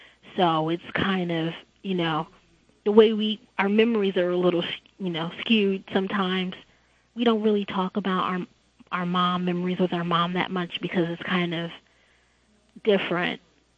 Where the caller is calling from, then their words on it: New Jersey, United States; I'm calling from New Jersey.